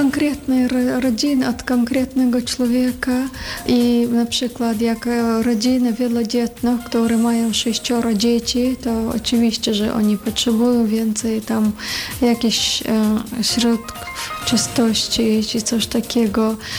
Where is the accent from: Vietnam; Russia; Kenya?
Russia; Chechnya; moved away as an adult; now in Poland; Ja jestem z Czeczenii. Przyjechałam do Polski 5 lat temu, otrzymałam kartę pobytu ochrony uzupełniającej